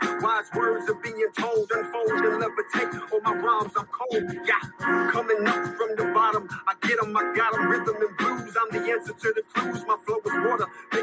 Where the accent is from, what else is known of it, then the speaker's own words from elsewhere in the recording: Miami, Florida, United States; So I grew up in Miami. I just know that's a whole nother beast.